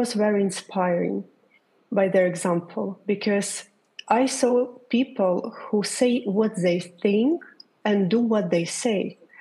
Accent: Ukraine; born there; English is a second language; Because I was born not in Switzerland, but in Ukraine.

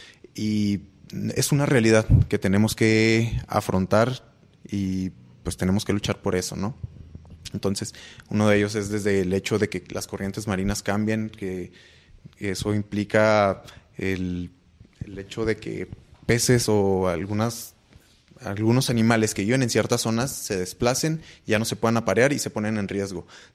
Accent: Chihuahua, Mexico; Nosotros como norteños sabemos que diario estamos enfrentándonos al desierto, a la sequía.

